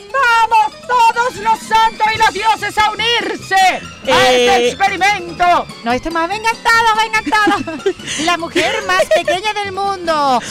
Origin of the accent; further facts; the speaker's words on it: Venezuela; Yo soy medio internet venezolana, entonces yo estoy un poco más lenta.